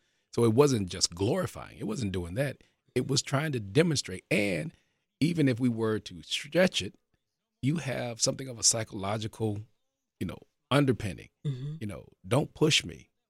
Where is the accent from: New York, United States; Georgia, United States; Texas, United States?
Georgia, United States; Atlanta; I'm being from Atlanta, so oftentimes I'd have to fight just to get legitimacy to be in the conversation